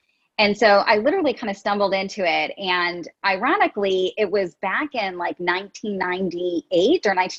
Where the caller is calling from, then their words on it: Indianapolis, Indiana, United States; I am located in Indianapolis, Indiana, home of the Motorsport Indy Car.